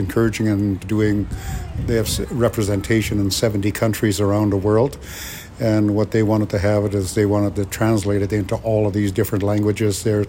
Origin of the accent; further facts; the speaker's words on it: British Columbia, Canada; and I'm from Wet'suwet'en, and I do a lot of work on our territory.